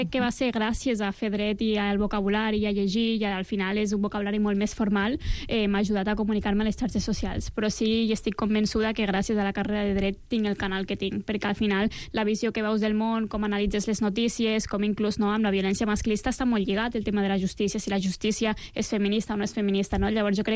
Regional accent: Lleida, Catalonia, Spain; jo a Lleida, perquè sóc de Lleida, ja tenia les bebès cosetes allí, no?

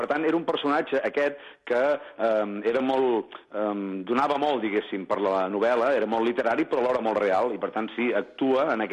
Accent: Besalú, Catalonia, Spain; born there; No, jo soc de Girona, soc de les comarques de Girona, soc nascut a Besalú, que és La Garrotxa

